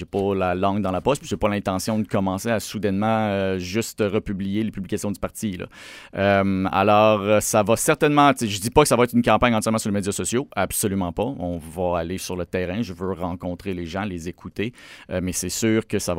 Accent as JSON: {"language": "French", "town": "Île d'Orléans", "region": "Quebec", "country": "Canada", "tie": "born or raised there", "also_born_or_lived": "Taschereau", "said": "J'habite dans Taschereau. Ma vie est dans Taschereau. Je suis né dans Taschereau. J'ai grandi à l'île d'Orléans, mais j'ai fait mes études primaires, secondaires dans Taschereau."}